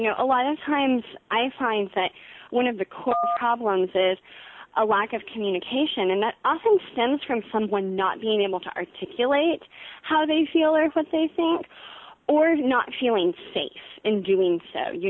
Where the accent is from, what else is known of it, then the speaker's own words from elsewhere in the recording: Southwest, United States; growing up in the Southwest, I mean, Dia de los Muertos was something that we always celebrated